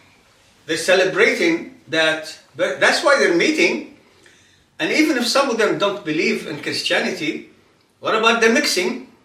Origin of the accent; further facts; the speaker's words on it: Kuwait; When we were young, growing up in Kuwait